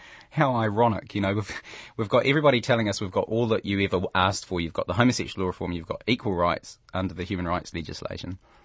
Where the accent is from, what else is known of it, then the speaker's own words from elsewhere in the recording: Masterton, Wellington, New Zealand; If I was still growing up in Masterton in the 90s, there's no change.